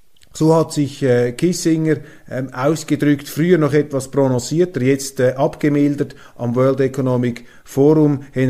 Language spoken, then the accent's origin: German; Switzerland; accent: Swiss; wenn ich Weltwoche Daily Deutschland als Schweizer in hochdeutscher Sprache mit schweizerischem Akzent vortrage.